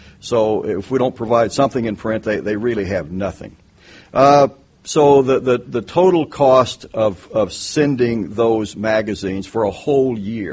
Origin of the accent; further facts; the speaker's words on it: the South, United States; Well, I grew up in the South as well